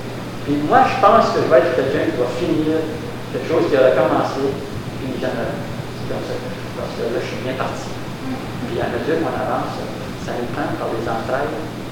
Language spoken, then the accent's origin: French; Ottawa, Ontario, Canada; Tout ce que j'ai connu dans le quartier dans lequel j'ai grandi à Ottawa, dans le quartier francophone